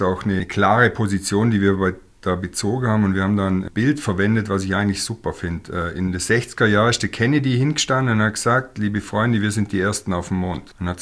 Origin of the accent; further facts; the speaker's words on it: Lindau, Bavaria, Germany; moved away as an adult; Ich komme vom Bodensee, aus Lindau. Und zwar schwer damals wegzuziehen